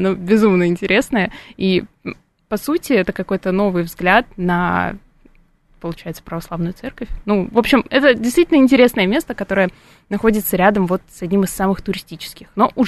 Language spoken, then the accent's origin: Russian; Volgograd, Volgograd Oblast, Russia; now in Moscow, Russia; потому что я-то не из Москвы, я из Волгограда, прекрасный город-герой, и переехала я, не помню, сколько лет назад, но много